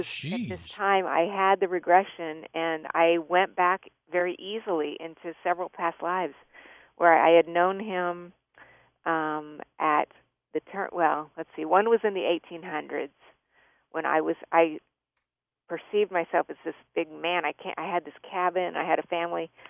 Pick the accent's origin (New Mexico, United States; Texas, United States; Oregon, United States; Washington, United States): New Mexico, United States; Albuquerque; also born or lived in Colorado Springs; My mother, well, we lived in Colorado Springs. I grew up in Albuquerque. I think some people know that. But we ended up moving over to Colorado Springs.